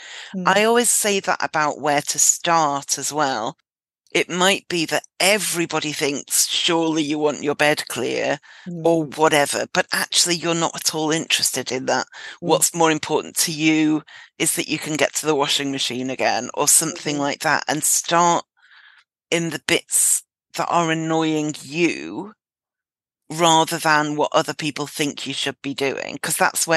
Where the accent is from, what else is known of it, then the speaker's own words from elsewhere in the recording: United Kingdom; I think as women, and especially as British women, it really goes against everything, doesn't it?